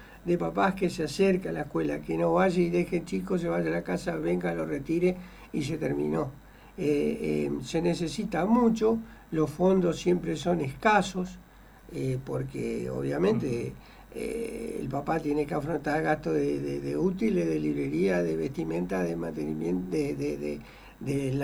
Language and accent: Spanish; Concordia, Entre Ríos, Argentina; now in Santo Tomé, Argentina; yo no soy de acá, uh-huh, yo soy de Concordia, de Entre Ríos, pero hace 7 años que vivo en Santo Tomé